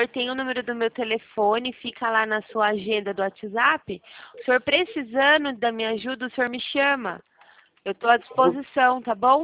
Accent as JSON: {"language": "Portuguese", "town": "Jundiaí", "region": "São Paulo", "country": "Brazil", "said": "eu sou de São Paulo, Jundiaí, interior"}